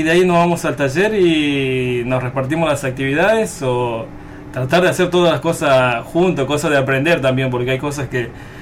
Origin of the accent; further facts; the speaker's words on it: Ledesma, Jujuy, Argentina; Pues yo vengo de Jujuy, de Ledesma, muy lejos de casa.